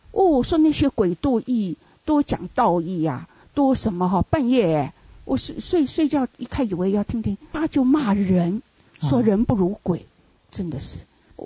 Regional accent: Taiwan; 嗯， 我们是在台湾长大的嘛。

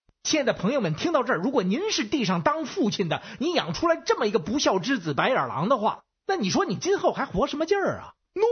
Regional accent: Beijing, China; 我是北京的

